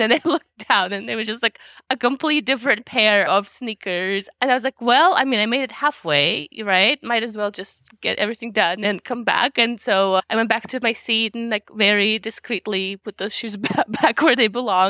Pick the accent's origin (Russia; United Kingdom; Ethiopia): Russia; moved away as an adult; now in United States; It's of Russian descent. Yeah, I'm originally from Russia. I lived there basically until I turned 25 and moved to the States quite recently in 2016.